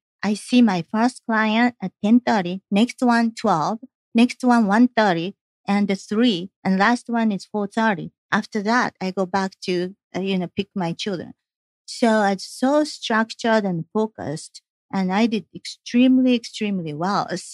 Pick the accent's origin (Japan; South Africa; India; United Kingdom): Japan; now in United States; I came from Japan. So, you know, I didn't know anybody here. And I came to go to a Georgia Tech for the graduate school.